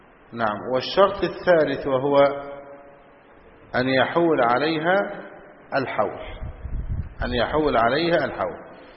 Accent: Egypt; بعض الناس عندنا في مصر

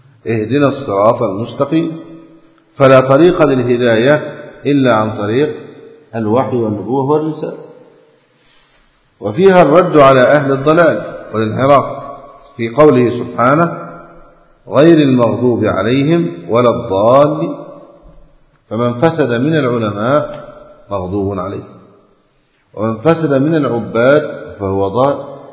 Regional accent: Egypt; فالبدوي عندنا في مصر اشتهر باسم ماذا؟ السيد البدوي

